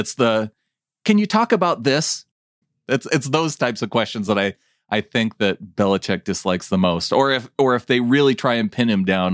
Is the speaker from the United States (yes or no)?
yes; Montana, United States; Montana is the worst.